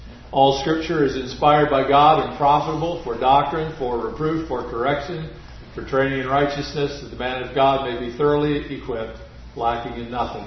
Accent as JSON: {"language": "English", "town": "Quad Cities", "country": "United States", "said": "I tell them that I'm from the Quad Cities. You've heard of the Quad City Open? I'm from that area."}